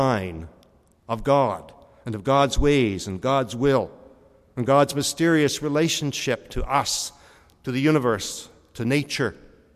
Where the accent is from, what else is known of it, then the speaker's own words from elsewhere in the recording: Harvey Station, New Brunswick, Canada; As a boy growing up in Harvey Station, maybe I was kind of weird.